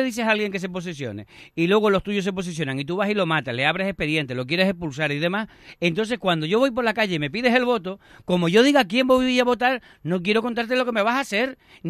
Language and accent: Spanish; Canary Islands, Spain; Soy el único de Canarias que no le han pagado nada, por sectarismo.